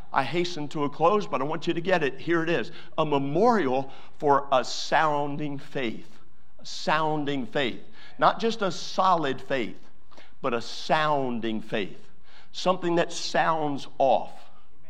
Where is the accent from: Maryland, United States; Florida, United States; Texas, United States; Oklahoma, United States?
Maryland, United States; It was in Hampstead, Maryland. I was raised in Maryland.